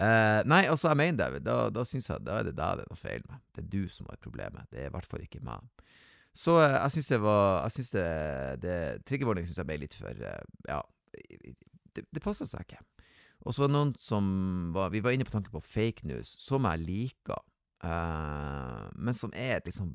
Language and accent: Norwegian; Northern Norway, Norway; jeg født på 70-tallet, så jeg kan claim det. Og jeg fikk, husk på at jeg vokste opp I Nord-Norge